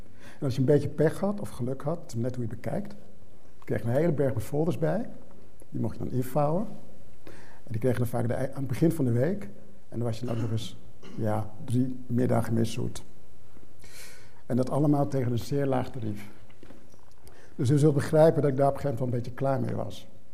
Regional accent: Naarden, North Holland, Netherlands; Oké, ik ben opgegroeid in Naarden, hoe we het weer het hebben. En ik was inderdaad een bijzonderheid. Maar toch, als ik in de spiegel keek, ik zag wel een andere kleur.

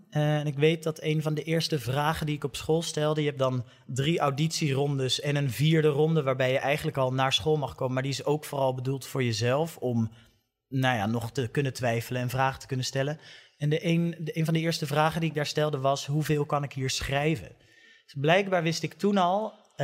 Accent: Katwijk, South Holland, Netherlands; moved away as an adult; also born or lived in Haarlem / Maastricht / Amsterdam; Het is geen oorspronkelijk Katwijkse familie waar ik uitkom. Ik ben de enige echte Katteker in het gezin. Maar wel mijn hele leven tot mijn 18e in Katwijk gewoond.

